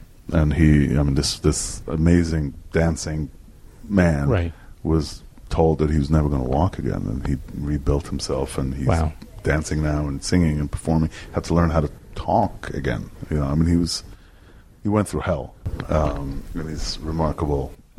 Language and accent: English; Tel Aviv, Tel Aviv District, Israel; Tel Aviv.